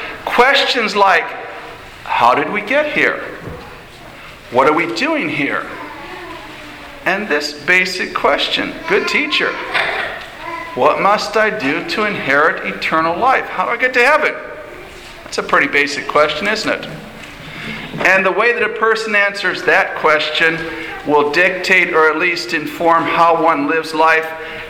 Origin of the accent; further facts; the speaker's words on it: Milan, Illinois, United States; You may have read in last month's newsletter that Sarah and I are local. I'm from Milan, just south of Rock Island.